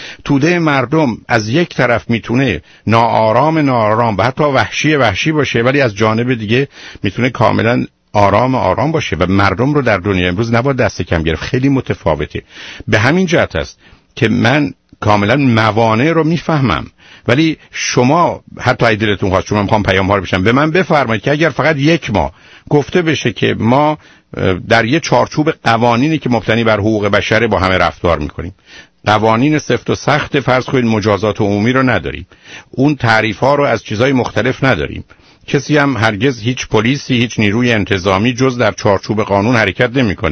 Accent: Iran; moved away; 2 سال قبل از انقلاب از ایران بیرون آمدم

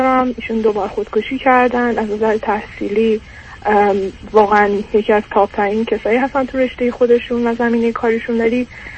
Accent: Iran; moved away as an adult; now in Europe; من 32 سالمه، توی یک کشور اروپایی به دنیا اومدم، تا 8 سالگی اونجا بودم و بعد پدر مادرم تصمیم میگیرن برگردن ایران و من سن 23 سالگی بعد از اینکه لیسانس هم تموم شد دوباره برگشتم توی کشور اروپایی

